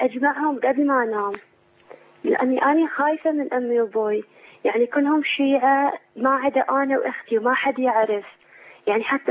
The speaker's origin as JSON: {"language": "Arabic", "town": "Baghdad", "region": "Baghdad Governorate", "country": "Iraq", "said": "يا شيخ أنا من العراق من بغداد"}